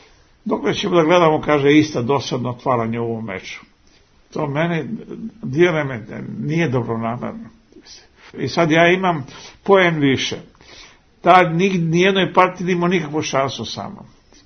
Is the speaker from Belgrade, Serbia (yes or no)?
yes; Belgrade, Serbia; born there; Ja sam i sam rođen u Beogradu.